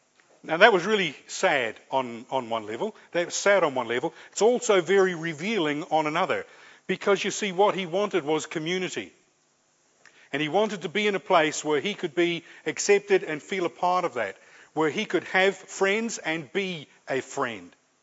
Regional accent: Ireland; now in New Zealand; I remember when our family came to New Zealand, although we came from Ireland, pretty much you could sort of say an English-speaking country, although we came from Ireland, we still got together with other Irish people.

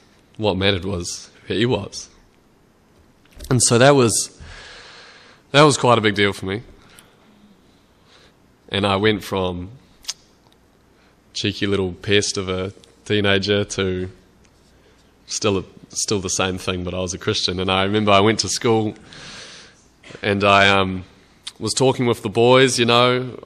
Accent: Australia; I grew up in Australia, so that's kind of part of it.

